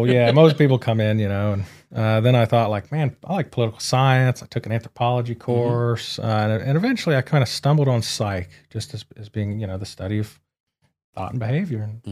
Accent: Johnstown, Ohio, United States; So I am from Central Ohio originally.

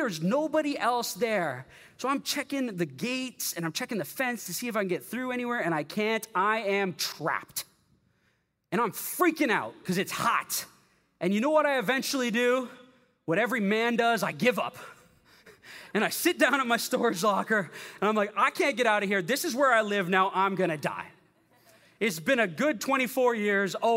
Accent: Canada; Y'all Canadians, I'm Canadian too, but I lived there 8 years.

